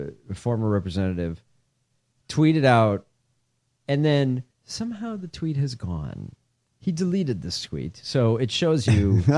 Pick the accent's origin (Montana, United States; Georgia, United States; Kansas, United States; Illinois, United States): Illinois, United States; Shame on you, my home state, for sending this